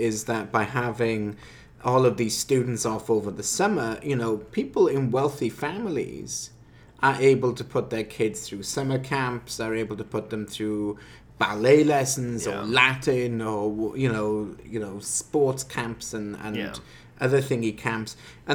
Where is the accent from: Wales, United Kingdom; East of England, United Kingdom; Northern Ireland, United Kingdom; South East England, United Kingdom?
Wales, United Kingdom; now in Canada; I was away in Wales, my home country, for a couple of weeks